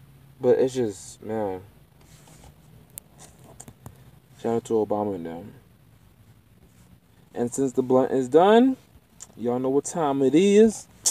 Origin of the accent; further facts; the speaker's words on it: Sierra Leone; Because I'm from Sierra Leone.